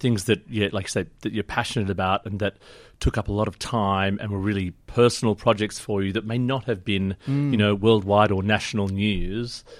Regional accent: Sydney, New South Wales, Australia; born or raised there; also born or lived in United Kingdom

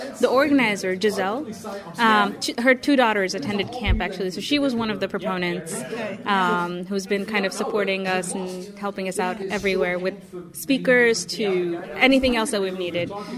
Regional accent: Dubai, United Arab Emirates; also born or lived in United States; I didn't grow up in America, so I'm not American-American. I grew up in the Middle East.

